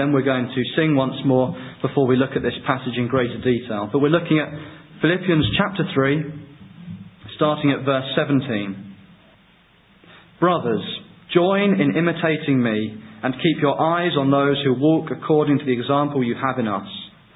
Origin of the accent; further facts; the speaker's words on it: Luton, East of England, United Kingdom; born there; now in Devon, United Kingdom; But I might say, well, I was born in Luton, so maybe I'm a Luton boy.